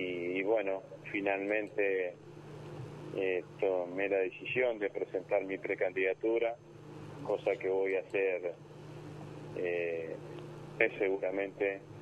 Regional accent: Vera, Santa Fe, Argentina; now in Rosario, Argentina; Nací, si bien vivo en Rosario hace más de 40 años, nací, hice toda mi escuela primaria y secundaria en el interior del interior, en una localidad muy chica que se llama Vera, en el norte de la provincia de Santa Fe.

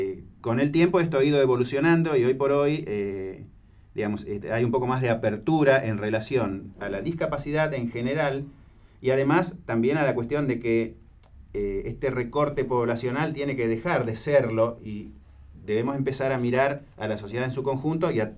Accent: Viedma, Río Negro, Argentina; Por quienes somos de Viedma y por quienes pasan transitoriamente o eventualmente por Viedma.

